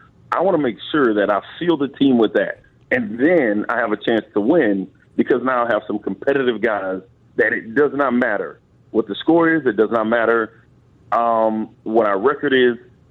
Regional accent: Florida, United States; I'm from Florida. I've never been at a hotter nastier, like, weather place in the summer.

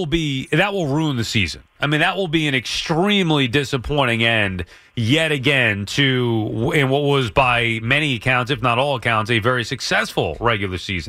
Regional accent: Long Island, New York, United States; I didn't know him from growing up on Long Island.

